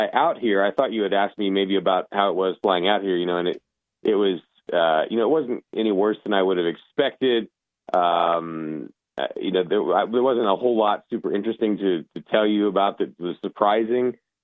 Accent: Colorado Springs, Colorado, United States; Yeah, I grew up in Colorado Springs. That's where I am now. My folks live here, and I come back to visit now and then.

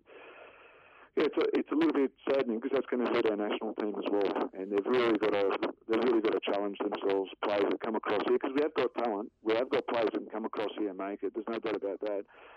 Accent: Australia; Because it's such a hard place to break through as an Aussie.

